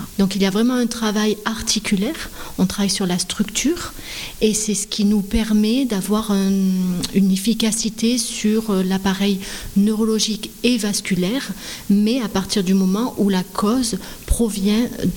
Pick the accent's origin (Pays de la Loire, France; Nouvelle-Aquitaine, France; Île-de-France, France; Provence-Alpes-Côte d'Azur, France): Provence-Alpes-Côte d'Azur, France; Gap; Alors moi je suis originaire de Gap, mais je suis arrivée pour créer mon entreprise à Gap en 2014.